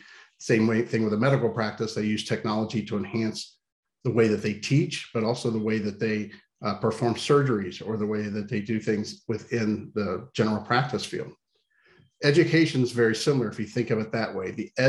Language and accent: English; Ohio, United States; I'm originally from Central Ohio, grew up farming